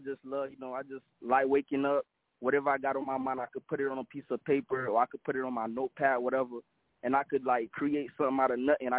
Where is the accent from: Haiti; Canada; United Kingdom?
Haiti; now in Boynton Beach, United States; I'm from Florida, man, originally from Haiti, you know, from Leku. But I'm posted right now in Florida, Boynton Beach.